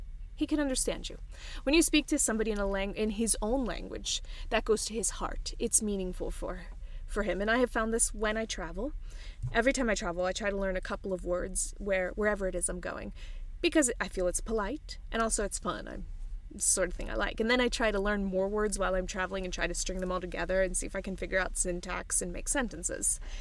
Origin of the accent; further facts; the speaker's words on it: Pittsburgh, Pennsylvania, United States; I grew up in Pittsburgh and not even in the city of Pittsburgh itself, but in the suburbs of Pittsburgh. So not a terribly diverse place.